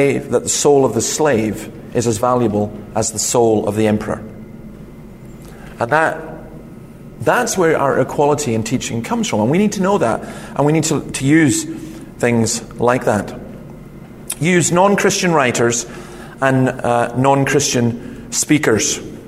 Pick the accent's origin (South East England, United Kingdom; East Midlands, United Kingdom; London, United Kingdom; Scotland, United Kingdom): Scotland, United Kingdom; probably even being Scottish comes above my sexuality and my identity.